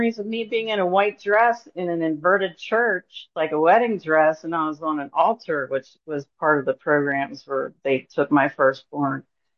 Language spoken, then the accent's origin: English; Ireland; And being Irish, I was always told we had 72 hours.